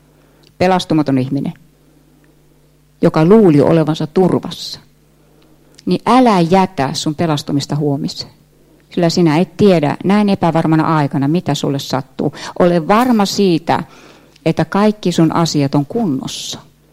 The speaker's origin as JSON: {"language": "Finnish", "town": "Brisbane", "region": "Queensland", "country": "Australia", "tie": "born or raised there", "moved": "yes", "said": "kun mä lähdin Brisbanesta, joka on mun kotikaupunki, semmoinen subtrooppinen alue"}